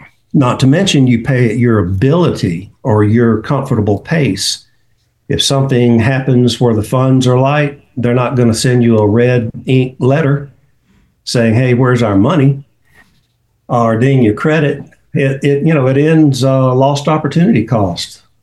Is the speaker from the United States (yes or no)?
yes; Cairo, Georgia, United States; I was raised in Cairo, Georgia, which is where A.L. Williams is from.